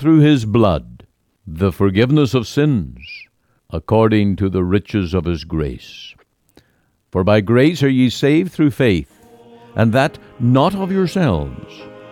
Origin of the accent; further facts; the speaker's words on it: New Milford, Connecticut, United States; also born or lived in New York State; was just over a year old, my family moved from New York State to New Milford, Connecticut, where I was raised in the Roman Catholic faith.